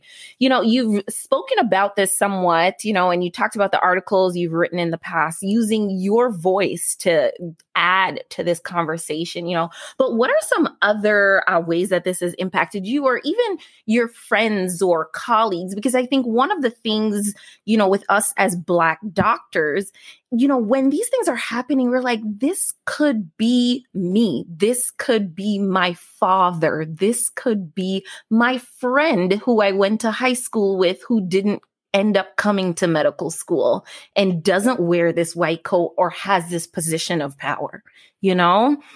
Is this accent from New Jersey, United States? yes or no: no; New York City, New York, United States; also born or lived in Jamaica; now in Minnesota, United States; So I'm actually from Jamaica, born in Jamaica, grew up in New York City